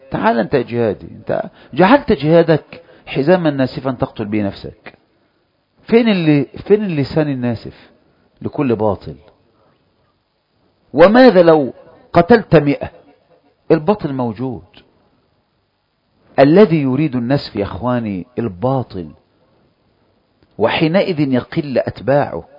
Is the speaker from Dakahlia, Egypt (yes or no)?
no; Kafr El Sheikh Governorate, Egypt; وانا جاي لك من كفر الشيخ والاخوة دول من كل مكان